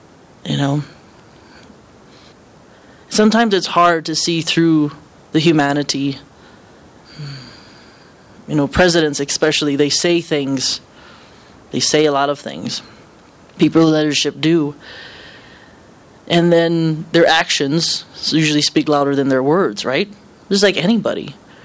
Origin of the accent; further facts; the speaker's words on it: Hawaii, United States; So you look at me as a leader, you look at me as a Hawaiian, you look at me as this and that and this, right?